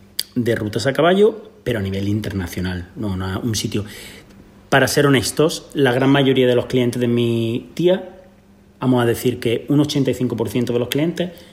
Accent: Granada, Andalusia, Spain; Yo soy de Granada. Soy de Granada y mi madre de la Alpujarra, de un pueblo pequeñito llamado Ubión, de la Alpujarra.

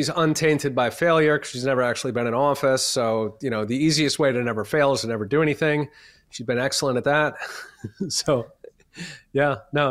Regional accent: Philadelphia, Pennsylvania, United States; Like I grew up in Philadelphia

